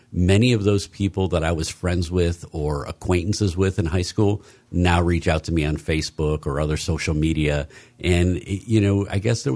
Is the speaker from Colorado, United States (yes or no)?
no; Garfield Heights, Ohio, United States; So I grew up in Garfield Heights, Ohio. St. Peter and Paul Parish was my home parish growing up. Lifelong Clevelander.